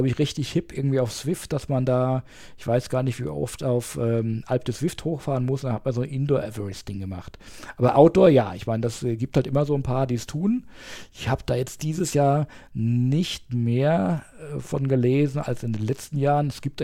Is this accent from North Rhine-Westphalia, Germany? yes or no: no; Langenlohnsheim, Rhineland-Palatinate, Germany; Ich hab das mal gemacht bei uns in Langenlohnsheim, da wo ich groß geworden bin.